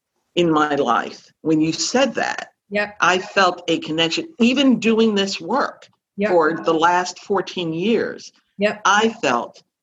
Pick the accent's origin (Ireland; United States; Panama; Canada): Panama; And I'm not American. I'm a Black Panamanian. And I do have a home that I could say I could go back to, except that that's not really a home